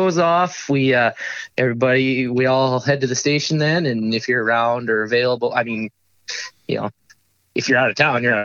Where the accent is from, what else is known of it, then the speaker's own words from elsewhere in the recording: Iowa, United States; I'm from Iowa.